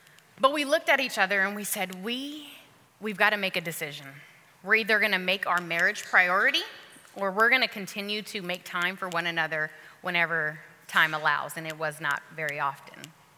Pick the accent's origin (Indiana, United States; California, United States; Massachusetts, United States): California, United States; now in Dallas, United States; We're originally from California. Literally, the day after we got married, we moved to Dallas, Texas, because it was a big faith move.